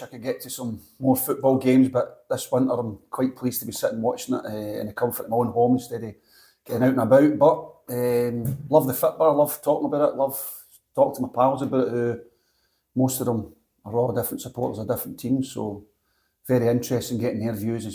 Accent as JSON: {"language": "English", "town": "Glasgow", "region": "Scotland", "country": "United Kingdom", "tie": "born or raised there", "said": "I was born in Glasgow. I was born in, the Queen Mother's Hospital."}